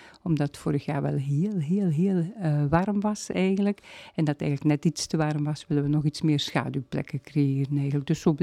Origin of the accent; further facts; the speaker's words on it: Melsele, East Flanders, Belgium; now in Oud-Turnhout, Belgium; Dus ik ben niet van, ik woon in Oud-Turnhout, maar ik ben eigenlijk afkomstig van Oost-Vlaanderen.